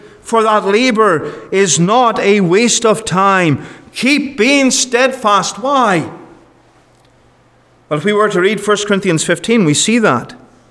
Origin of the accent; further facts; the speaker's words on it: United Kingdom; If I look back, I'm from the United Kingdom